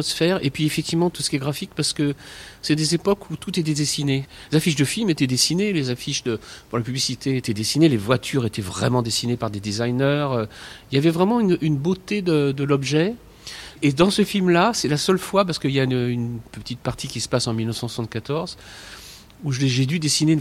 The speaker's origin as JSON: {"language": "French", "town": "Poissy", "region": "Île-de-France", "country": "France", "tie": "born or raised there", "said": "Oui, j'étais un petit banlieusard. Et donc, effectivement, la garrigue à Poissy, c'était pas, j'avais pas tellement de repères"}